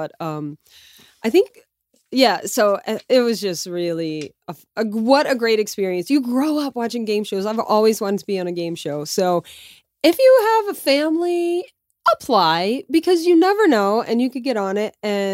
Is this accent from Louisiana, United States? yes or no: yes; Lafayette, Louisiana, United States; moved away as an adult; now in New York City, United States; So I, as you know, Mark, born and raised in Louisiana and lived there till I was 25, then moved to New York City. So there is a Yankees player that's from my hometown in Lafayette, Louisiana.